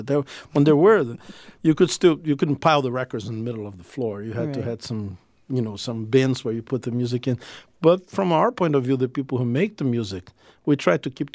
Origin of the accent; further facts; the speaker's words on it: Rio de Janeiro, Brazil; but I also got a chance to visit my hometown of Rio in a deeper way than I had been in the past.